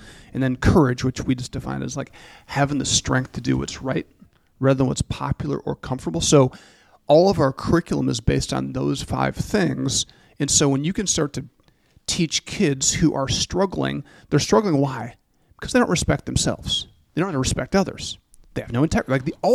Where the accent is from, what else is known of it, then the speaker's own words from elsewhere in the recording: Michigan, United States; I was raised in the Saginaw Bay of Michigan